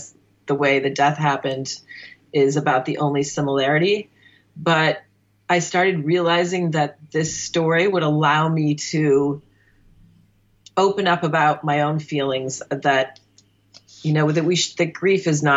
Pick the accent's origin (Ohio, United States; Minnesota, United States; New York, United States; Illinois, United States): Illinois, United States; I grew up in Northern Illinois. It was very rural at the time.